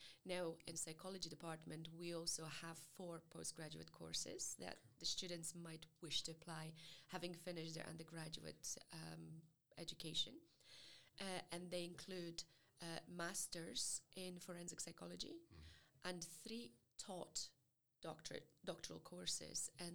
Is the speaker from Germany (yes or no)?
no; Poland; English is a second language; now in Glasgow, United Kingdom; you can probably hear it in my accent, I'm not originally from Scotland, I'm originally from Poland, and I completed my education both in Poland and in the UK.